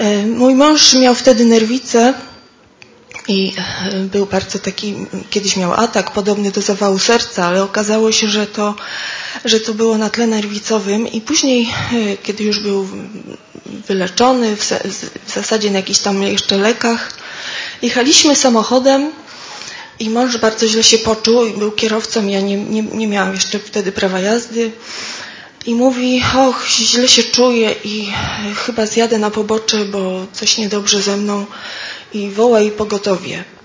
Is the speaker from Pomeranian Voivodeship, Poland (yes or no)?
no; Poznań, Greater Poland Voivodeship, Poland; W Poznaniu to się działo, bo ja z Poznania jestem.